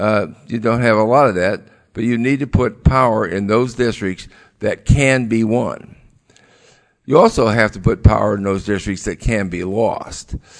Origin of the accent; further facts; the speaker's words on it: Illinois, United States; I'm from Illinois